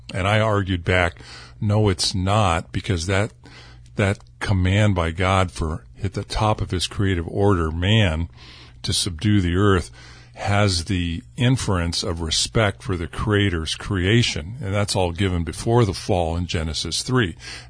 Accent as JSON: {"language": "English", "region": "California", "country": "United States", "tie": "born or raised there", "said": "And I grew up basically in the Sierra Nevada trying new products"}